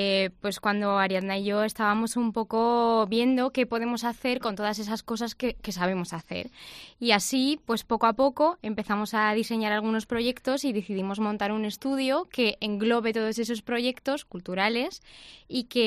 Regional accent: Bulgaria; Spanish is a second language; now in Spain; yo soy de Bulgaria. Vale. Y hace unos 15 años yo llegué de Bulgaria a España y no hablaba absolutamente nada de español.

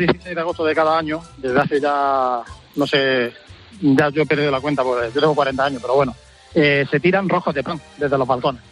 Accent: Sorbas, Andalusia, Spain; Yo de Sorba, de Almería.

